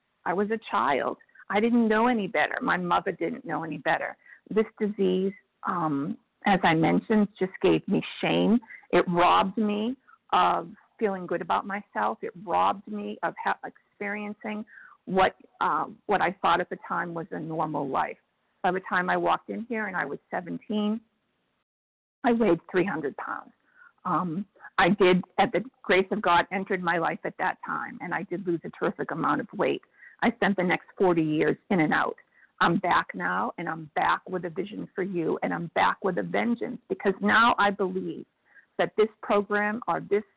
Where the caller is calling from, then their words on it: Florida, United States; I'm calling from South Florida.